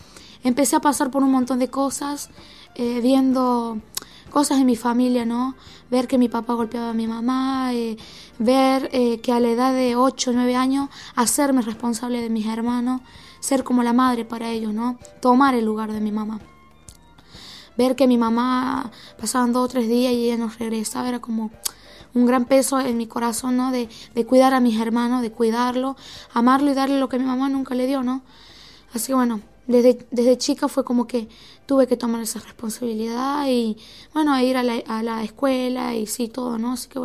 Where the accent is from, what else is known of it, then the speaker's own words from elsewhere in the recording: Córdoba, Argentina; soy de Córdoba, ¿no? Y bueno, soy de un barrio que se llama Malvinas, Argentina. Córdoba es un lugar muy lindo